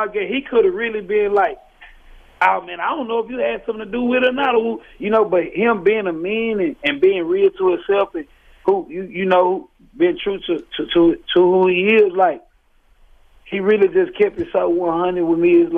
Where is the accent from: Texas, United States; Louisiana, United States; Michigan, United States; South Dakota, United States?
Texas, United States; Fort Worth; You know, I'm from Fort Worth, so I'm from Dallas, Fort Worth area.